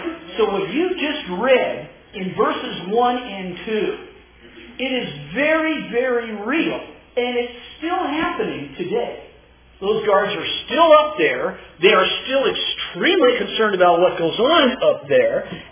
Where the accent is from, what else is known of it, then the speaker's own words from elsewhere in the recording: United States; So clearly, you know, I'm an American, they can see that written all over me.